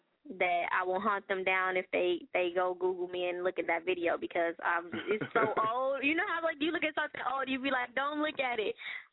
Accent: Chicago, Illinois, United States; moved away as an adult; I'm from Chi-Town, Southside, born and raised.

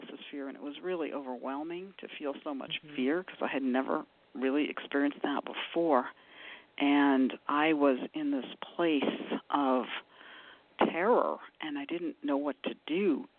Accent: New York City, New York, United States; and I grew up in New York City, so I was doubly scared, scared for the people of New York City and scared for the people of Boston

